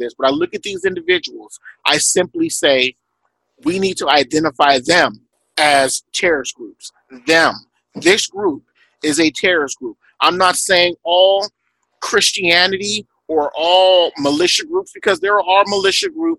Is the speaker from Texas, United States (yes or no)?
yes; Houston, Texas, United States; born there; I was born in Houston, Texas. I'm from this country. I'm a citizen.